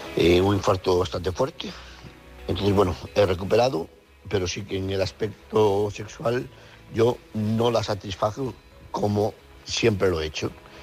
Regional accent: Madrid, Community of Madrid, Spain; soy de Madrid.

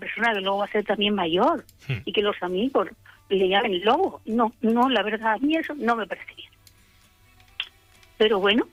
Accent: Castile and León, Spain; Pues es que yo no he podido ir a mi tierra, que es Castilla y León.

